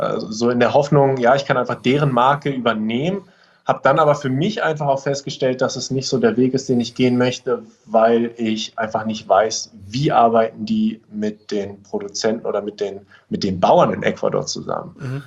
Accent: Berlin, Germany; ich komme aus Berlin, tatsächlich auch geboren in Berlin.

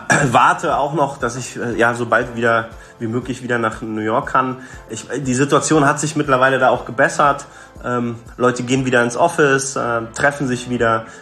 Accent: Berlin, Germany; Aber ich bin tatsächlich ja in Moabit halt groß geworden, also Berlin, Moabit, das war jetzt nicht so die geilste Gegend.

